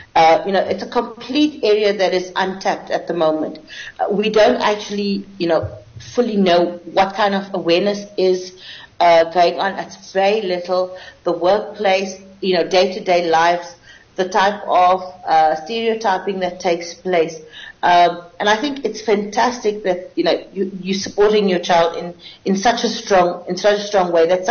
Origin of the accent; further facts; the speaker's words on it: India; where I come from, as a Indian Muslim from a very Orthodox family